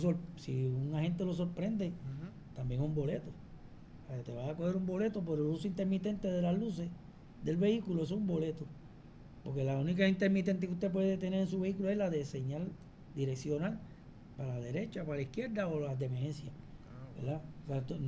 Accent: Jayuya, Puerto Rico; Llevo muchos años en esta área. Soy natural de Jayuya. Vivo en Utuado. Tengo una casa en Ajunta.

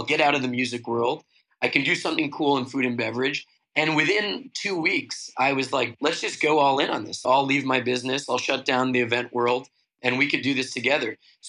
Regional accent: New York City, New York, United States; Born and raised in New York, as is my brother, I share a deep love for New York City. I consider myself a New York romantic.

